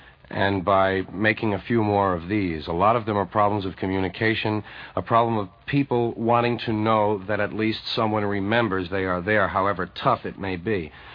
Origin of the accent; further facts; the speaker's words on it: New York, United States; I was brought up in the Upper West Side around 125th in Amsterdam.